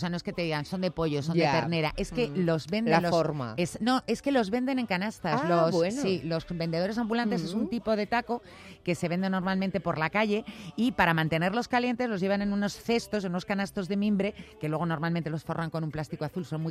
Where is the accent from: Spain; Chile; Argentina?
Spain; como soy española